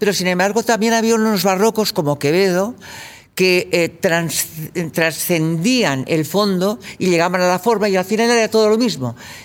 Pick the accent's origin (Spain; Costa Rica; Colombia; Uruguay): Spain; Catalonia; now in Valencia, Spain; porque yo soy catalana, pero bueno, yo me siento hija del mundo.